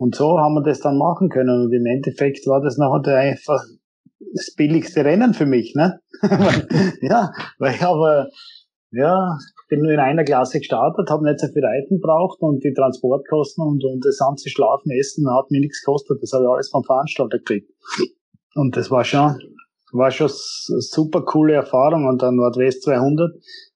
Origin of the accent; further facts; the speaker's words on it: Styria, Austria; Ich bin ja daheim, gleich am Österreichring aufgewachsen